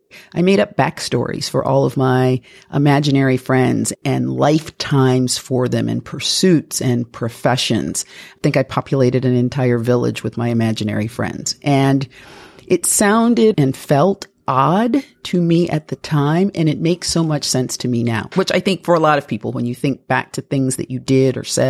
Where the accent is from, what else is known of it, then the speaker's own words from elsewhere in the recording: Toledo, Ohio, United States; I was born and raised in Toledo, Ohio. I'm an only child.